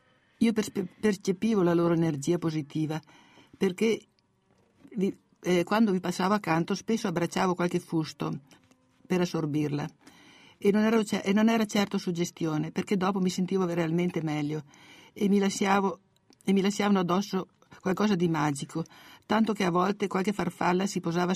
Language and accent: Italian; Fara di Soligo, Veneto, Italy; Io sono nata in Veneto, a Fara di Soligo, un'adolescenza passata a scorazzare per le sue colline